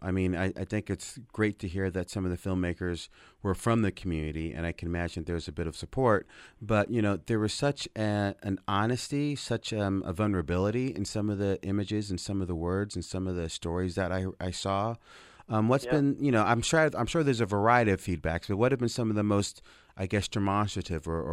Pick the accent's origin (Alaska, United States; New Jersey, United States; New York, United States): New York, United States; even though he's from Portland and I'm from New York, and even though I went to school out here.